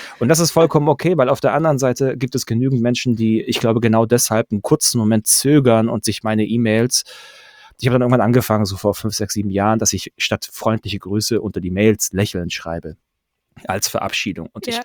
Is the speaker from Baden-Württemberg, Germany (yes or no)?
yes; Pforzheim, Baden-Württemberg, Germany; Ich bin in Pforzheim groß geworden